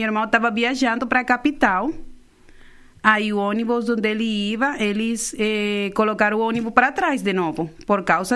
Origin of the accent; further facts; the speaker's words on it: Venezuela; moved away as an adult; now in Brazil; Eu saí da Venezuela com uma menina.